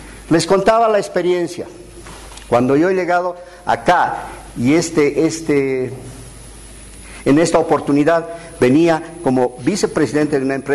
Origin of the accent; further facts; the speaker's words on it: Bolivia; ese sistema para mí como boliviano era lo más importante